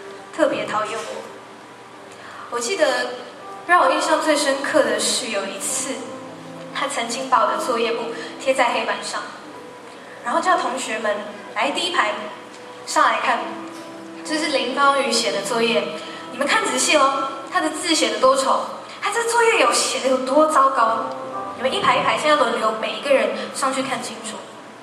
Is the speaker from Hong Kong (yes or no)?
no; Taiwan; 我在戏子长大，